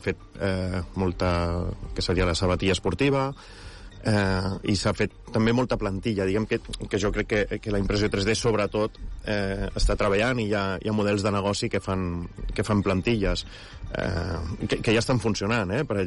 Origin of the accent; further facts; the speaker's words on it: Catalonia, Spain; No, jo sóc del Baix Llobregat